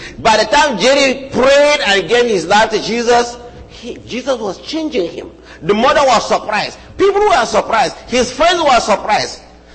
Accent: Nigeria; I knew when they were training them in my home state. Their headquarters is in my home state. Islam came into Nigeria through my home state.

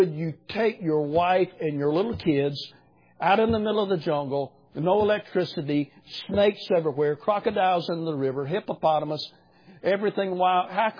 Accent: United States; I'm from America

